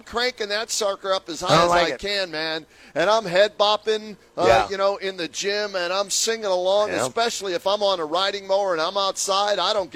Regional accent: Springdale, United States; Oh, when I grew up in Springdale, I mowed the front yard and the backyard.

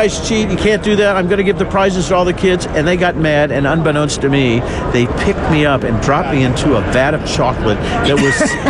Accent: Indianapolis, Indiana, United States; I grew up in Indianapolis

